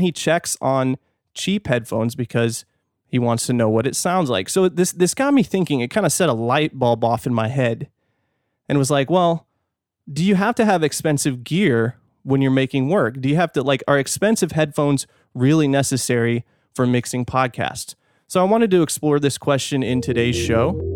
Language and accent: English; California, United States; now in Fort Worth, United States; I'm from California. I like it.